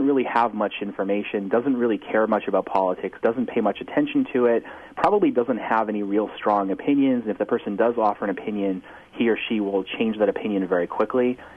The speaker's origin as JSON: {"language": "English", "region": "New England", "country": "United States", "said": "So, I'm from New England originally"}